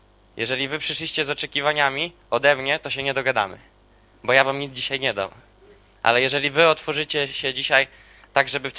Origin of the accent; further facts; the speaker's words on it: Gołdap, Warmian-Masurian Voivodeship, Poland; Ja jestem z Gołdapi, to jest na Mazurach, jakieś 450 km stąd.